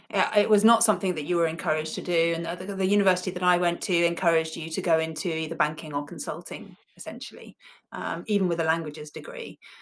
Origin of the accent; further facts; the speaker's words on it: Ibiza, Balearic Islands, Spain; I grew up in Ibiza, small island, Paradise Island, as it was back then.